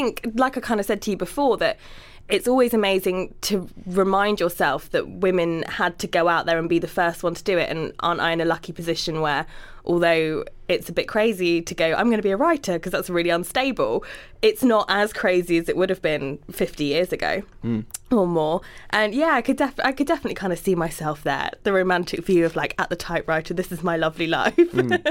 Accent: South West England, United Kingdom; I know, I'm Cornish.

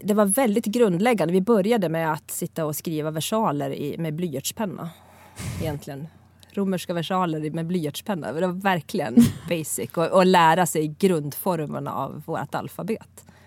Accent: Leksand, Dalarna County, Sweden; also born or lived in Gävle; Men jag flyttade till Gävle efter gymnasiet och jag är uppvuxen i Leksand då och gick gymnasiet i Borlänge och flyttade till Gävle

